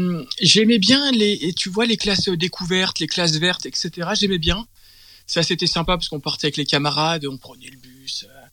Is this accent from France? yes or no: yes; Saint-Germain-en-Laye, Île-de-France, France; also born or lived in Poissy; J'ai grandi à Saint-Germain-en-Laye, alors je suis né à Poissy, hein, donc dans les Yvelines, pur yvelinois. J'ai grandi à Saint-Germain-en-Laye, j'ai grandi en plus pas loin d'où j'habite actuellement